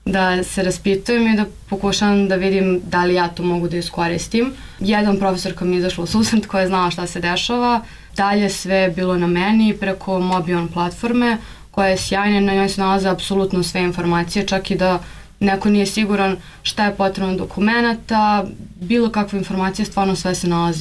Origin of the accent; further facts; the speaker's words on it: Belgrade, Serbia; now in Bamberg, Germany; zato što sam odrasla u Beogradu, koji je dosta veliki grad u odnosu na Bamberg, koji ima možda 70.000 stanovnika